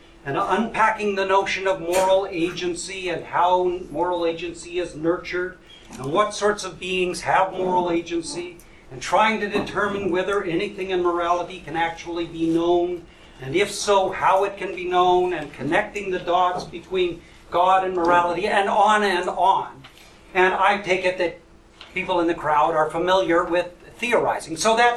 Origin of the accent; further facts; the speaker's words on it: Winnipeg, Manitoba, Canada; I'm from Winnipeg.